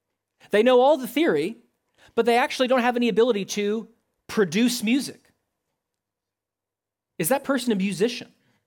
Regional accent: Nashville, Tennessee, United States; I come from Middle Tennessee. I come from Nashville, Tennessee, and that's Music City.

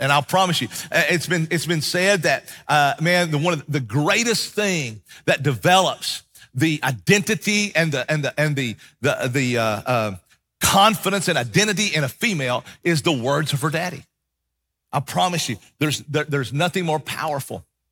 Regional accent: Bible Belt, United States; When I grew up in the Bible Belt.

